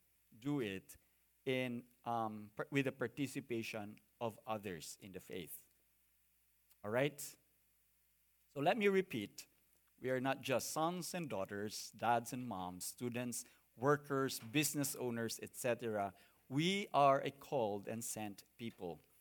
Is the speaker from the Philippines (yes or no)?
yes; Cagayan de Oro, Northern Mindanao, Philippines; I grew up in Cagayan